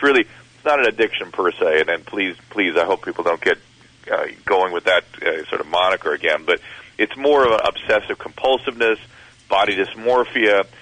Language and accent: English; Scotland, United Kingdom; I'm Scottish, it's crap.